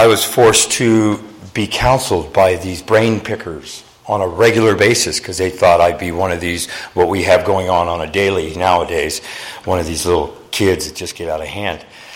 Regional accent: Parris Island, South Carolina, United States; also born or lived in San Diego, California; I was born here in San Diego. My father received a promotion from being a drill instructor here, and we were transferred to Parris Island, South Carolina, where I was raised.

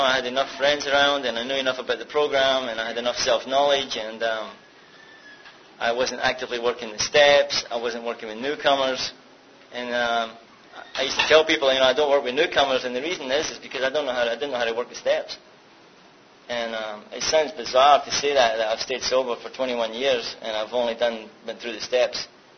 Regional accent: Scotland, United Kingdom; Yeah, I'm from Scotland, if you can't tell by now. Don't tell me, don't ask me if I'm from England, or don't mistake it from England.

